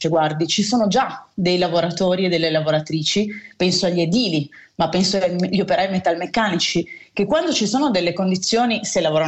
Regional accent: Piedmont, Italy; io sono piemontese

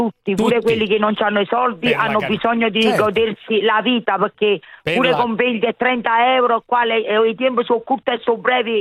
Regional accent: Naples, Campania, Italy; io sono una napoletana stretta del palonetto di Santa Lucia.

